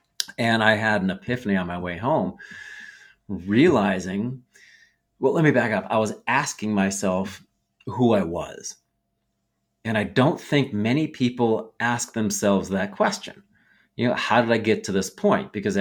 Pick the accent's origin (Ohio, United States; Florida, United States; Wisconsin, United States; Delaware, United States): Ohio, United States; Willard; I was born and raised in Willard, Ohio, small farming community. Mom and dad raised this Midwest young man to have moral standards, ethics, and personal core values to make decisions.